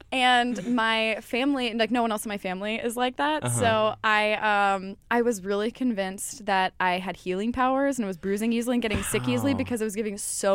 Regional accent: Cincinnati, Ohio, United States; born there; Cincinnati, Ohio.

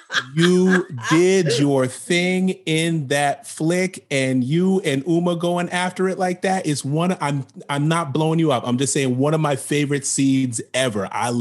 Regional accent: New York, United States; also born or lived in Schenectady / New Rochelle; I'm from upstate New York. I was born in Schenectady, New York.

